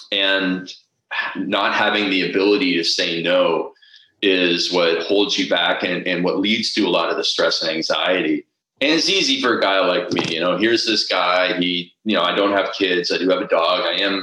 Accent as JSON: {"language": "English", "town": "Toronto", "region": "Ontario", "country": "Canada", "said": "I always say that I'm from the East Coast of Canada, which means, you know, Toronto. I'm an Easterner, and I have that East Toronto attitude"}